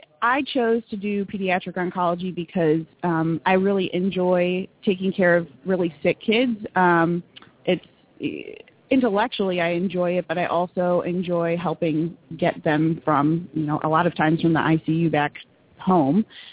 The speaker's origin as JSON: {"language": "English", "town": "Cleveland", "region": "Ohio", "country": "United States", "lives_now": "Atlanta, United States", "said": "I'm originally from Cleveland, Ohio"}